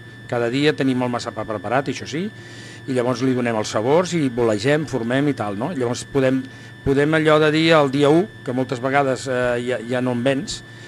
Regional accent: Tarragona, Catalonia, Spain; Som molt tarragonis, com tots, no? Però aquí a casa meva estimem molt la nostra ciutat, som molt de Tarragona

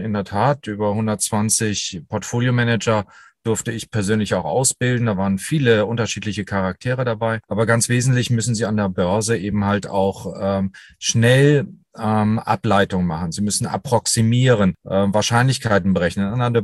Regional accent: Germany; Ich bin sehr wohlbehütet am Bodensee groß geworden.

